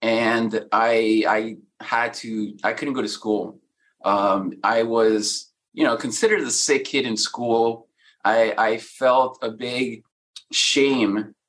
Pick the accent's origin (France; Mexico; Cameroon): Mexico; now in United States; When we came from Mexico, we lived on food stamps here. We lived in a one-car garage that we converted into a bedroom.